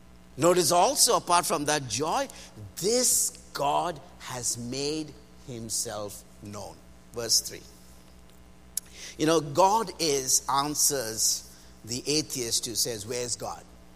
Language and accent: English; India; I'm from India. We have 3 million gods to choose from.